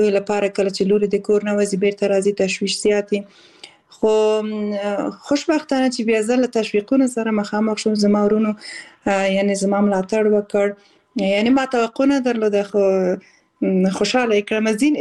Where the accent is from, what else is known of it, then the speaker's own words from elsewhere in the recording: Balkh, Afghanistan; born there; also born or lived in Khost / Kabul / Kunduz; او زه اصل د خوست ولایت یم خو زیږیدلې په بلخ ولایت کې یم او زده کړې مې په کابل کې او په قندوز ولایت کې کړې دي